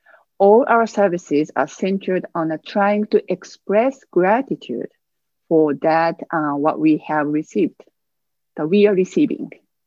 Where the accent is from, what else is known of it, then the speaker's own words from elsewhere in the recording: Fukuoka, Japan; now in Minnesota, United States; an assistant minister with Twin Cities Sangha. I grew up in Western Japan in Fukuoka. I grew up in a temple family. My family's temple is Jodo Shinshu Temple, the same as our Twin Cities Sangha.